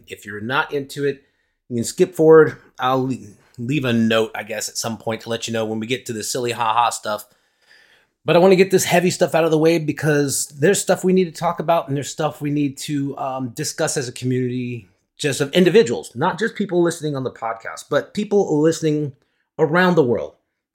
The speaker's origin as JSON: {"language": "English", "country": "United States", "said": "because as an American, I've heard narratives spun about other countries and other peoples and other cultures"}